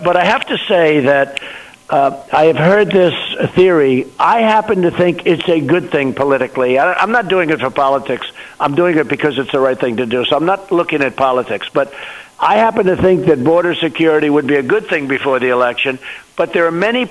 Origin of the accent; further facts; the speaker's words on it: New York, United States; I'm from New York, but very rarely. And all of a sudden, I'm president.